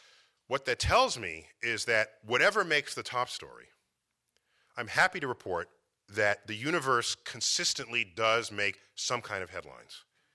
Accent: New York City, New York, United States; I grew up in New York City. My parents were active in the civil rights movement.

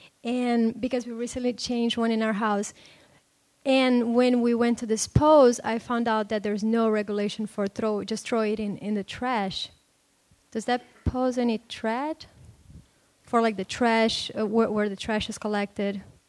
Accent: Brazil; English is a second language; I grew up in Brazil in the 80s

